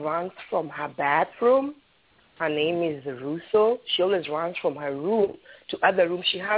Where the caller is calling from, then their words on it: New Jersey, United States; from New Jersey.